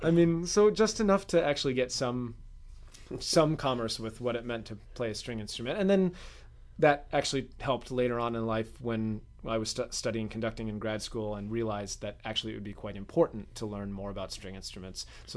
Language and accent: English; Hartford, Connecticut, United States; I grew up around Hartford, Connecticut.